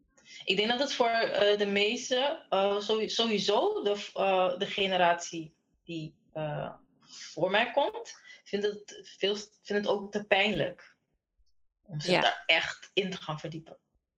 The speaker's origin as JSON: {"language": "Dutch", "country": "Netherlands", "tie": "born there", "said": "Ik ben in Nederland geboren. En mijn ouders die komen uit Suriname."}